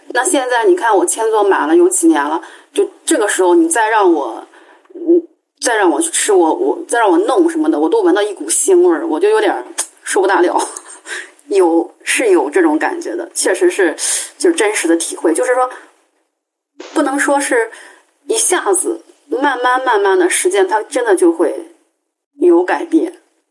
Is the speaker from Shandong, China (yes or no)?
yes; Shandong, China; 因为我们是山东人嘛，山东人就是那边葱蒜比较多